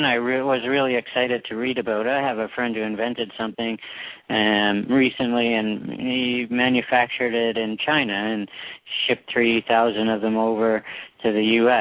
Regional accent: Canada; And as a Canadian, I really like to see it.

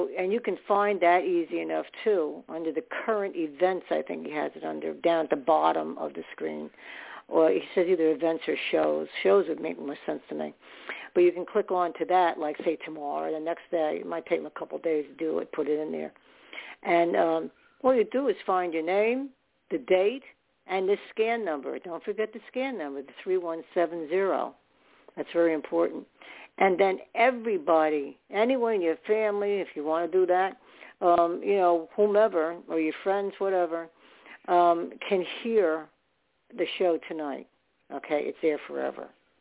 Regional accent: New York, United States; born there; I did in New York City. I was born in New York.

